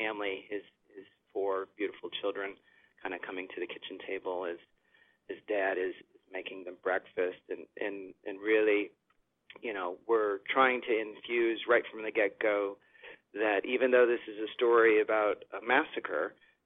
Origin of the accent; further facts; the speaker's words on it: Chicago, Illinois, United States; Well, I'm from Chicago.